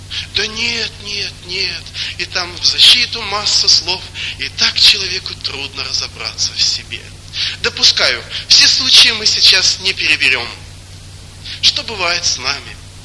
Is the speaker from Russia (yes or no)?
yes; Russia; Вы знаете, хотя я и из России